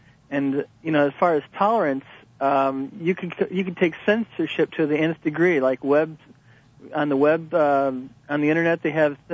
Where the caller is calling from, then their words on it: Santa Cruz, California, United States; in Santa Cruz.